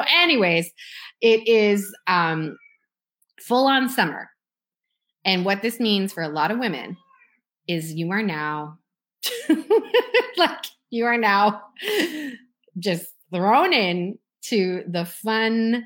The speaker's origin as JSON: {"language": "English", "town": "Toronto", "region": "Ontario", "country": "Canada", "said": "I'm from Toronto."}